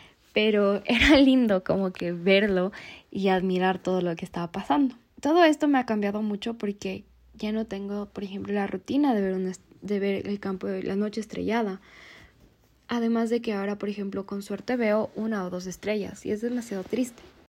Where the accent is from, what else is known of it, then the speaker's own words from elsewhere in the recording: Quito, Pichincha, Ecuador; Soy de Quito, Ecuador